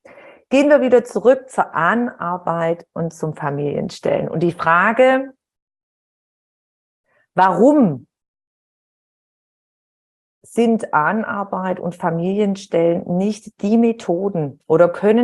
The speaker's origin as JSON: {"language": "German", "town": "Heilbronn", "region": "Baden-Württemberg", "country": "Germany", "tie": "born or raised there", "said": "in der Kleinstadt, wo ich aufgewachsen bin, in Heilbronn"}